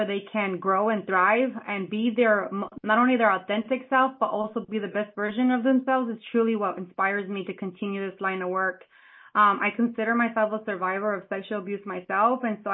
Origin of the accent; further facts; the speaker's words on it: United States; here in the Valley, so I'm a Valley girl, and I am also a first-generation American.